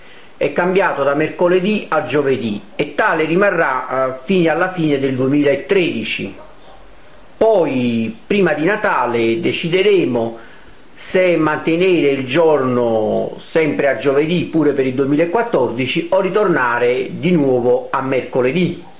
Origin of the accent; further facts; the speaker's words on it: Naples, Campania, Italy; E noi che viviamo in Napolitania, che siamo napoletani, che ci siamo nati, abbiamo il dovere di conoscere ciò che abbiamo.